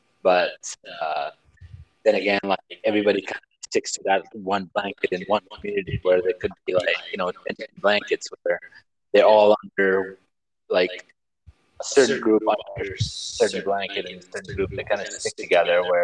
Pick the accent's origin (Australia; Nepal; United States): Nepal; moved away as an adult; So basically, for people that are listening, I'm from Nepal. I moved here in 2005. And, you know, I was 22, 23 years old.